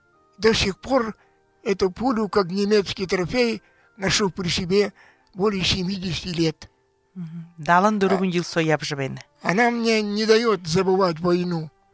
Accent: Buryatia, Russia; Говорю, я бурят, они не знали такой национальности, не слышали.

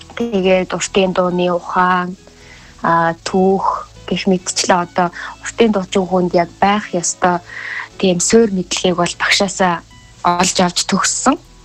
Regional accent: Myangad, Khovd, Mongolia; А би бол Монголын баруун хязгаарт байдаг Ховд аймагт төрж өссөн.

